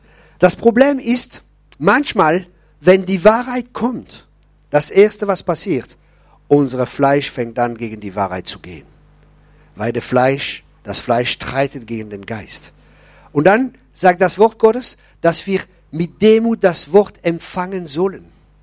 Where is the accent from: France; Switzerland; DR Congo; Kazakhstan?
France; Grand Est; Ich bin Elsässer, ich kenne mich.